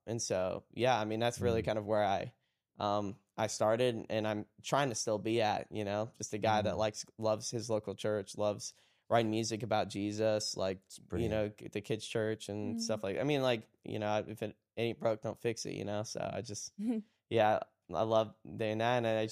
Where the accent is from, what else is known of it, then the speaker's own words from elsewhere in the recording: Florida, United States; I grew up in that atmosphere, and I go to same church I grew up in still in Florida.